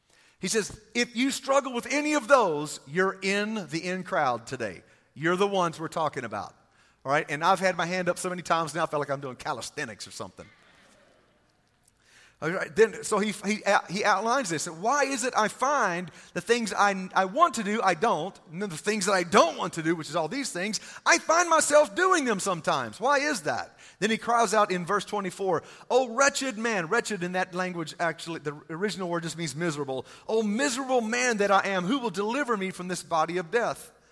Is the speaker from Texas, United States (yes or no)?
yes; Texas, United States; That's kind of Texas Greek. For those of you that are wondering, I grew up in Texas and I can't really say it like a Greek person could.